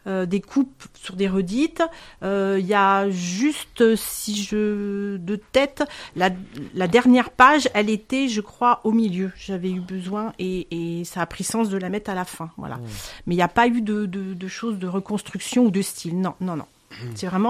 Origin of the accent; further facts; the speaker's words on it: Manosque, Provence-Alpes-Côte d'Azur, France; Alors, sur Manosque, je suis de Manosque